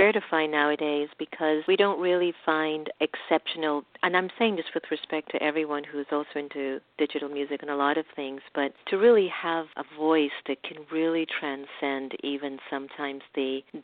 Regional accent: Jamaica; And I'm Jamaican too.

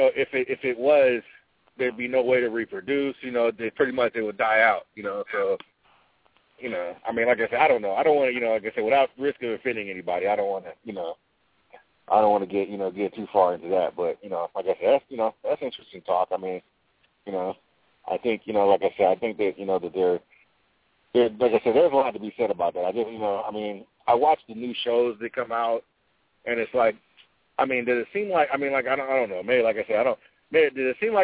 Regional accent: Oakland, California, United States; like I said, I'm from Oakland. I'm from the Bay Area.

